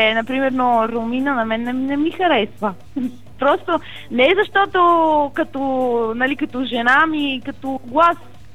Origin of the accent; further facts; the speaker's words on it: Sofia, Sofia City, Bulgaria; now in Italy; В момента съм живея в Италия, но от 7 години пътувам, нали, Италия, България, аз съм от София, нали?